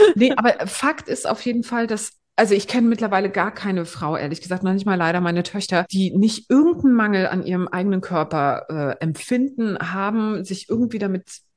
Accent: Greifswald, Mecklenburg-Vorpommern, Germany; aber ich komme aus Greifswald. Deswegen finde ich immer alles sehr spannend, was von dort kommt.

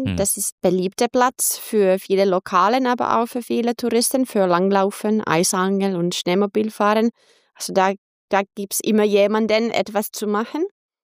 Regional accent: Finland; ich komme aus dem Lakeland, Järvisuomi.

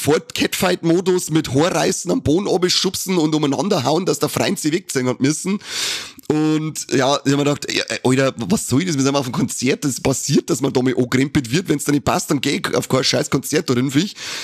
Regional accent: Bavaria, Germany; bei uns in Bayern sagt man, der schaut da so schön halt nicht, gell?

